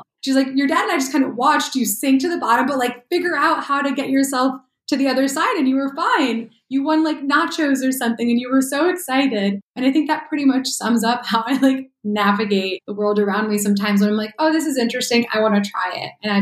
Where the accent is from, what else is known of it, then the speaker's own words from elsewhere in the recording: Chicago, Illinois, United States; moved away as an adult; now in California, United States; Yep. I grew up in Chicago and then eventually moved to California in 2015.